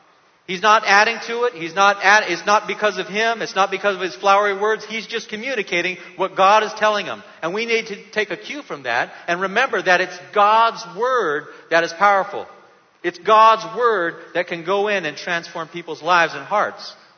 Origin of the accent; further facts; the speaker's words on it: San Diego, California, United States; I'm originally from San Diego, and there's a beautiful park there. It's called Balboa Park.